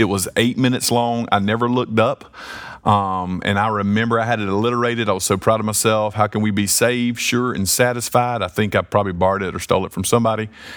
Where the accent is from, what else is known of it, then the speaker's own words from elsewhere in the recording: Lexington, United States; I live here now in my hometown of Lexington.